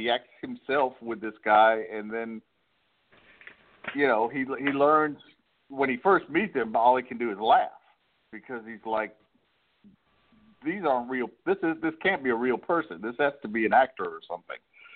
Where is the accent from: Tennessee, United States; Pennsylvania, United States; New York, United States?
New York, United States; Syracuse; now in Vicksburg, United States; I grew up in New York State, up in Syracuse, in upstate. And then I moved down to Vicksburg, Mississippi